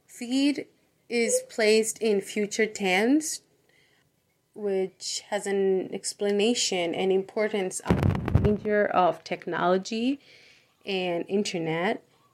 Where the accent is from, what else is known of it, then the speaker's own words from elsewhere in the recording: Hudson, United States; Hello, everyone. … I'm 18 years old, and I'm from Hudson.